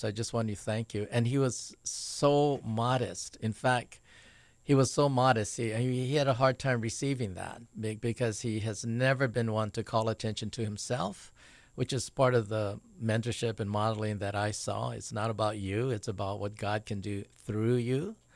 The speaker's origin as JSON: {"language": "English", "town": "Honolulu", "region": "Hawaii", "country": "United States", "tie": "born or raised there", "said": "Well, I grew up in Honolulu, urban Honolulu, in the Makiki area. I grew up there from the time I was kindergarten"}